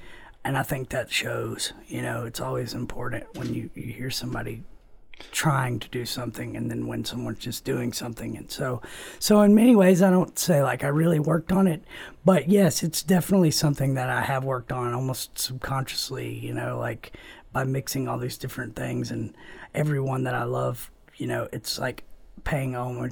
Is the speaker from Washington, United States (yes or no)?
no; Little Rock, Arkansas, United States; I'm from Little Rock, the biggest town there.